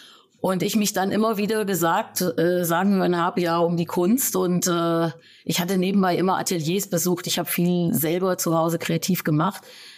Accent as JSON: {"language": "German", "region": "Hesse", "country": "Germany", "tie": "born there", "said": "Ich bin im Landkreis Fulda geboren, der früher sogar noch Landkreis Hünfeld war. Also in einem kleinen Ort bei Eiterfeld, der heißt Detloff-Roth. Mhm. Dort bin ich geboren worden."}